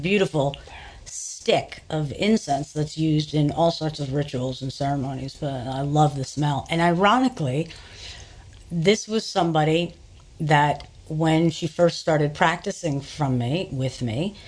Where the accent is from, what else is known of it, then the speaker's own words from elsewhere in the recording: New York City, New York, United States; I never thought it would happen in San Francisco. I'm from New York. I was never mugged in New York, ironically.